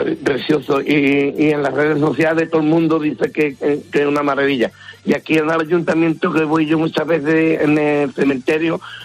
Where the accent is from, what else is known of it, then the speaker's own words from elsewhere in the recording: San Fernando, Andalusia, Spain; yo soy aquí de San Fernando, Isla de León, antiguamente, que le cortamos aquí el pato a Napoleón.